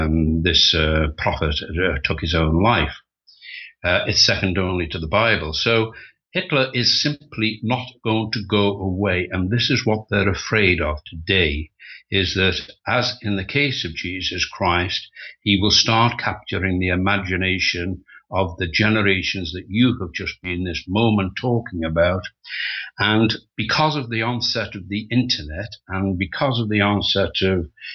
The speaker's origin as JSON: {"language": "English", "country": "United Kingdom", "tie": "born or raised there", "said": "although I'm of Irish nationality, I was born and brought up in Britain"}